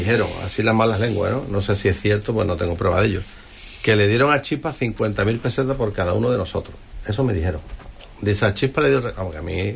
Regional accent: Huelva, Andalusia, Spain; Yo soy muy de Huelva, mi madre era muy de Huelva

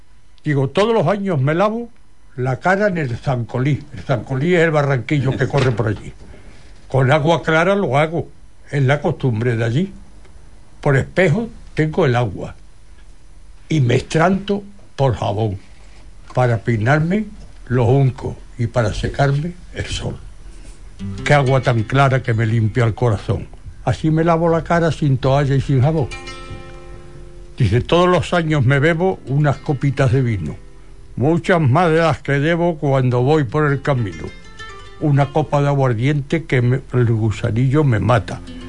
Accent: Santa Eulalia, Spain; en Santa Eulalia, en mi pueblo, se canta el fandango de Santa Eulalia

